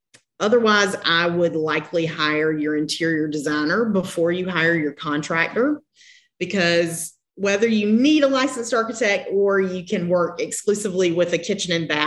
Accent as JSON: {"language": "English", "town": "Charleston", "region": "South Carolina", "country": "United States", "said": "obviously you can tell that I am not from the West Coast. I'm from the Bible Belt in beautiful Charleston, South Carolina."}